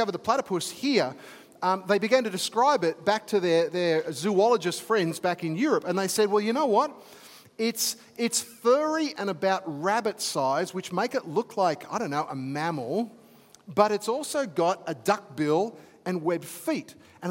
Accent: Australia; I love our country of Australia. I'm a huge fan of it. I love being an Aussie

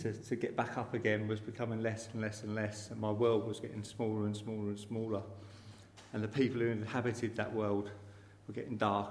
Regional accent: South East England, United Kingdom; As you say, I'm from England, from the southeast of England, and sort of the London area.

